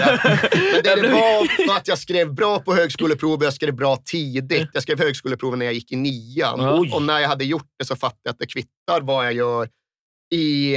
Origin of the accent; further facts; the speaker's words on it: Malmberget, Norrbotten County, Sweden; För vi har inte mycket i Malmberget där jag kommer ifrån. Numera finns ju inte ens samhället kvar.